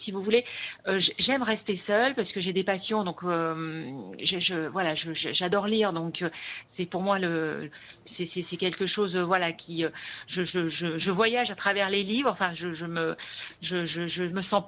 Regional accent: Nevers, Bourgogne-Franche-Comté, France; born there; moi, je suis née à Nevers, je suis une amoureuse de Nevers. Enfin, j'ai quitté Nevers pour le travail, pour les études, et je suis revenue sur mes terres, ça va faire bientôt 3 ans

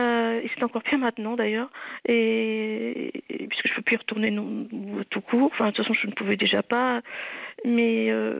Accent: La Rochelle, Nouvelle-Aquitaine, France; born there; donc moi je suis née à La Rochelle

